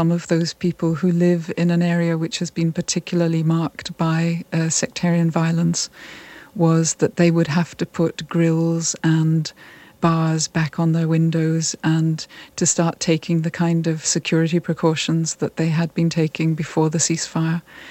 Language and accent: English; United Kingdom; I'm Catholic, and in some quarters of the Catholic community, I'm regarded a little bit suspiciously because I'm British.